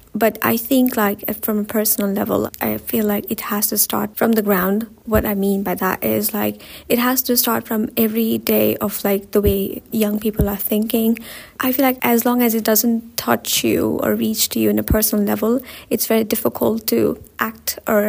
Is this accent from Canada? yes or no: no; Nepal; English is a second language; I'm from Nepal. I'm an international student here.